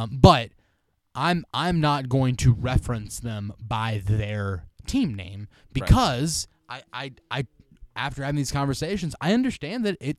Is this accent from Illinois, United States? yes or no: no; Washington, District of Columbia, United States; I grew up in Washington, D.C.